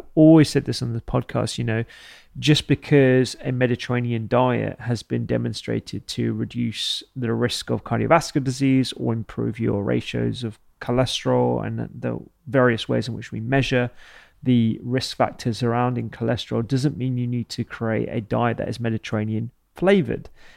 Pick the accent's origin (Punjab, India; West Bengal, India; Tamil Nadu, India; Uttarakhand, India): Punjab, India; And my traditional diet, you know, I'm Punjabi Indian.